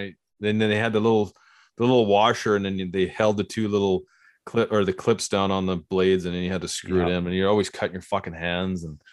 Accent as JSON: {"language": "English", "country": "Canada", "said": "we're Canadian, man."}